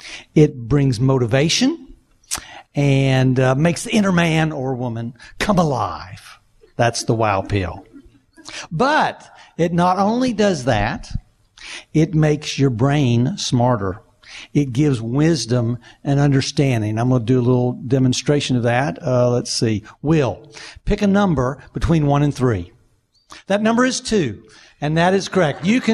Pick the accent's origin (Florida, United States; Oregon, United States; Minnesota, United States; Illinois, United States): Florida, United States; Indian Harbor Beach; Okay, I'm Indian Harbor Beach, Satellite Beach guy.